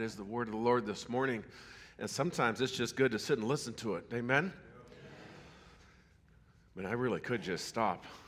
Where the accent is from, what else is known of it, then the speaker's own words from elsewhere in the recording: Montana, United States; didn't have to learn a language in high school because I was from Montana.